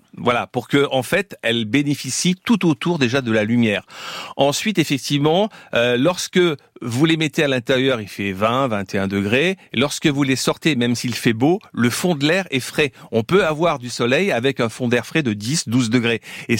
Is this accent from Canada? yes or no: no; La Tronche, Auvergne-Rhône-Alpes, France; Ah oui, Grenoble, c'est ma région d'origine, donc je suis content.